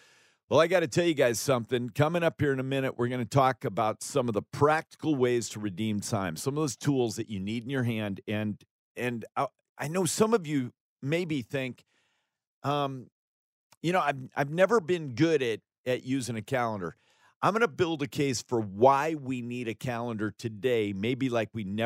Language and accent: English; Alaska, United States; I was raised in a home. I was raised in Alaska. People from Alaska know how to work now.